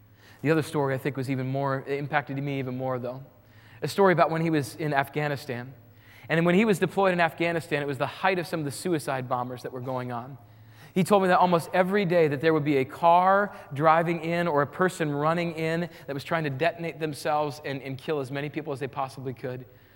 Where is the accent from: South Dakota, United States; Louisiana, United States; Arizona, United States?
South Dakota, United States; Rapid City; Now, I grew up in Rapid City, South Dakota